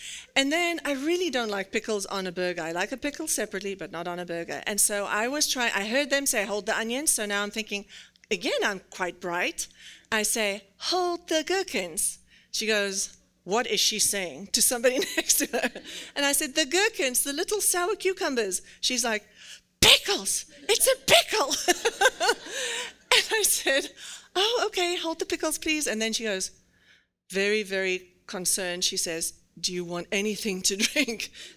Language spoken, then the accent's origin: English; Western Cape, South Africa; growing up outside of Cape Town in a little town in South Africa, I wouldn't have imagined this.